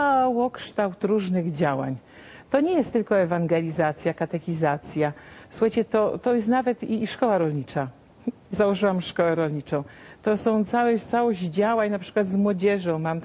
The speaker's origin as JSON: {"language": "Polish", "region": "Warmian-Masurian Voivodeship", "country": "Poland", "said": "sama jestem ze wsi mazurskiej. Moi rodzice byli rolnikami i skończyłam także szkołę rolniczą."}